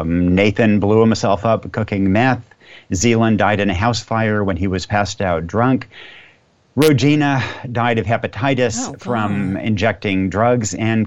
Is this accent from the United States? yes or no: yes; Yamhill, Oregon, United States; And we told it through my hometown, Yamhill, Oregon, small farm town.